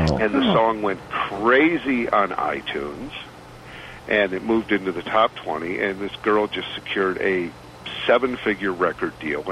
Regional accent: Flint, Michigan, United States; I spend most of my time between L.A. and New York, but I grew up in Flint, Michigan, and I'm kind of a guy of the people

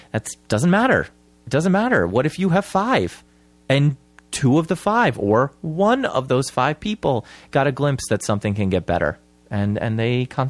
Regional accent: New Jersey, United States; Senator Robert Menendez of my home state of New Jersey is expected to introduce comprehensive immigration legislation

